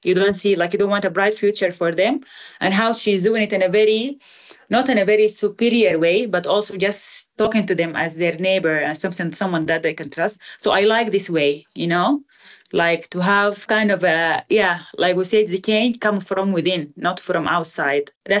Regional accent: Kosti, White Nile, Sudan; I'm originally from White Nile State, from Kosti. It's in the southern border of Sudan, South Sudan.

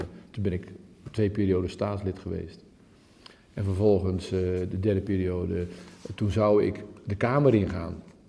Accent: Middelburg, Zeeland, Netherlands; also born or lived in Rotterdam; Ik ben dus vanaf van 47, hè. Dus toen ik en ik ben geboren in Rotterdam en mijn ouders zijn al vrij snel naar Middelburg verhuisd.

